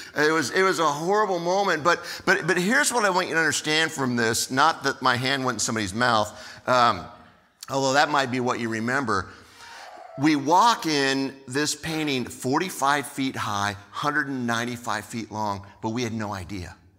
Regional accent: California, United States; So growing up in California, there was this place that is somewhere between downtown Los Angeles and Glendale

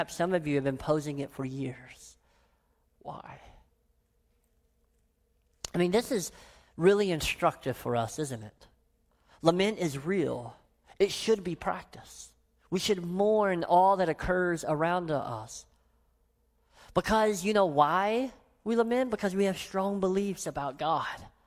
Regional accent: Deep South, United States; I grew up in the Deep South where we just talk in word pictures all the time.

